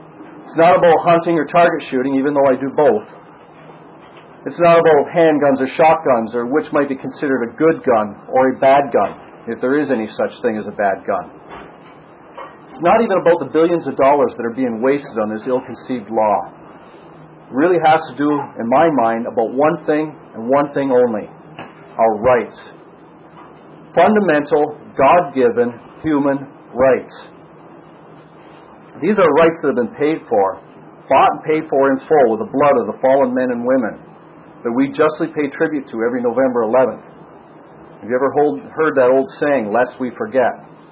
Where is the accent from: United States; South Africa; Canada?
Canada; Niagara Falls, Ontario; now in Hamilton, Canada; I grew up in Niagara Falls, so did my wife. She was my high school sweetheart. We got married right after high school and moved to Hamilton.